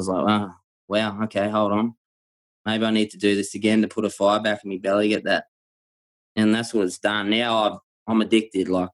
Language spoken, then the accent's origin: English; Brisbane, Queensland, Australia; I'm born and bred in Brisbane, been here for 34 years now.